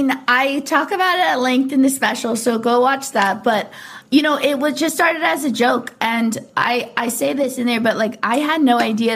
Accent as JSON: {"language": "English", "region": "California", "country": "United States", "tie": "born or raised there", "said": "Yes, how could you tell? I grew up in Orange County."}